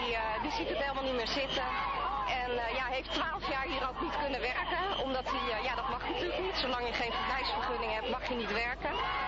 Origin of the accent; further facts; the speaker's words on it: Huizen, North Holland, Netherlands; Ja, daar komen wij ook vandaan. Wij zijn van Jenaplan School, Basisschool De Werf in Huizen.